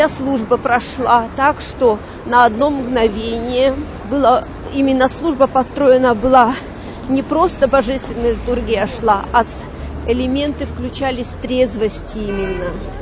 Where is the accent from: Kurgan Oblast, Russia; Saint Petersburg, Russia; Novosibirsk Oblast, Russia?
Kurgan Oblast, Russia; Shadrinsk; город Шадринск. Я к вам из Шадринска приехала.